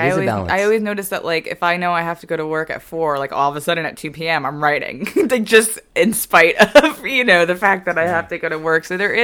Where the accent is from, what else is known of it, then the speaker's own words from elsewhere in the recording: New York, United States; So that kind of got me a little bit in a mode that's different from growing up in New York. And then I moved here.